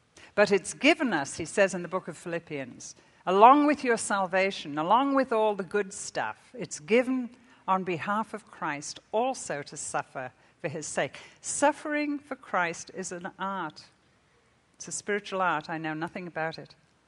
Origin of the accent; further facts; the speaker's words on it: Liverpool, North West England, United Kingdom; born there; I was born in Liverpool, England.